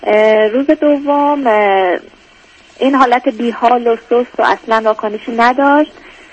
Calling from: Iran; من از ایران هستم و خیلی وقت کم دارم

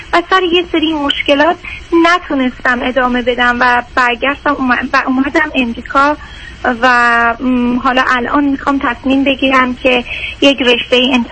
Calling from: Minnesota, United States; من از مینوسودا از امریکا هستم

